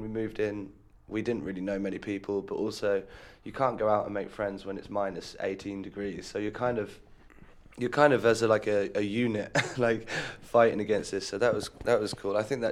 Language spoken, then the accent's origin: English; London, United Kingdom; we come from London, and that was just so intensely busy and fast paced